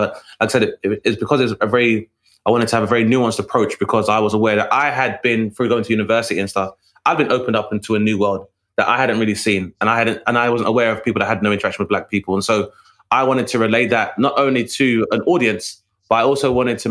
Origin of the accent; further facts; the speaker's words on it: London, United Kingdom; me growing up in Southeast London.